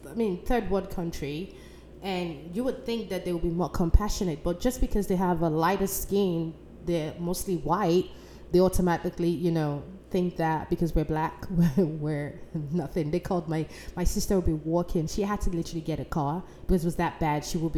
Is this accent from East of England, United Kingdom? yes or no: yes; Basildon, East of England, United Kingdom; I'm actually going to share some of my, you know, little experience that I've experienced while growing up in England.